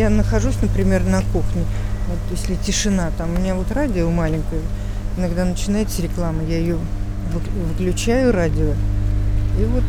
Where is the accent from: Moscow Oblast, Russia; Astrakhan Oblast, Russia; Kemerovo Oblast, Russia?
Moscow Oblast, Russia; Sergiev Posad; Ну, в общем-то, я родилась, конечно, в Загорске. Сейчас это Сергиев Посад. Я здесь училась, заканчивала школу.